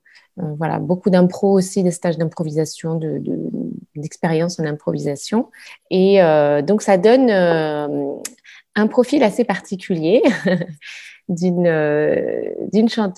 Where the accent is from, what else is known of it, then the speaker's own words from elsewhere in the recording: Nouvelle-Aquitaine, France; je suis originaire de Dordogne, donc un petit département d'Aquitaine, assez reculé, donc vraiment de la campagne. Et puis j'ai fait mes études à Bordeaux.